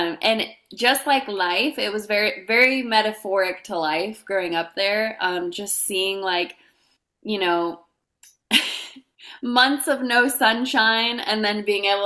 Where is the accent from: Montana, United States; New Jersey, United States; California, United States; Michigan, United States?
Montana, United States; Even with you being in Germany and me growing up in Montana